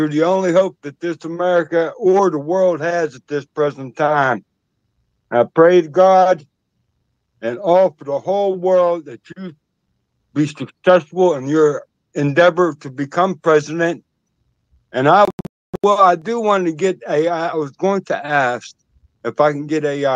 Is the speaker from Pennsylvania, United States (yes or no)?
yes; Greensburg, Pennsylvania, United States; Sir, I'm from Greensburg, Pennsylvania.